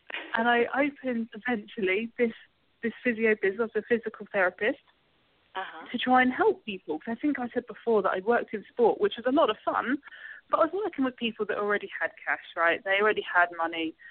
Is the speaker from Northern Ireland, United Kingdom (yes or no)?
no; London, United Kingdom; I'm originally from London, but I grew up like a lot of people did. You know, the single parent, mixed race family